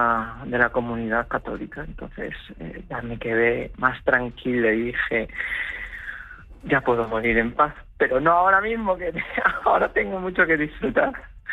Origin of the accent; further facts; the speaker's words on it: A Coruña, Galicia, Spain; Yo soy gallega, yo soy de aquí, me he criado en Coruña y aquí me quiero quedar.